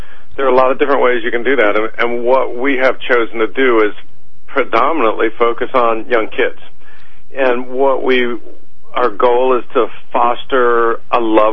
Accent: Miami, Florida, United States; I grew up in Miami.

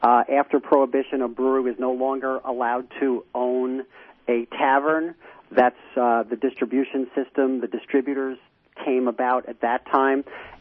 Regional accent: United States; Because we're American, we say, gee, that's good, but what if?

